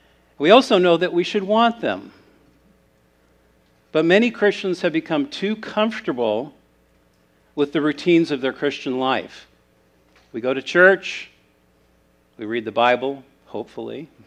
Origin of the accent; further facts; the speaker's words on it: Bellevue, Washington, United States; Paul and I traveled to my hometown of Bellevue, Washington, which is on the east side of Seattle. There's a lake in between called Lake Washington. We went there to see lifelong friends and to return to the place that shaped my early life.